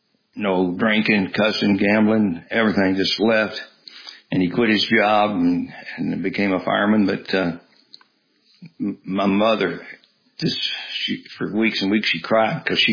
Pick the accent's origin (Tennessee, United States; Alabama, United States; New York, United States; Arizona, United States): Tennessee, United States; Memphis; moved away as an adult; I grew up in Memphis, Tennessee.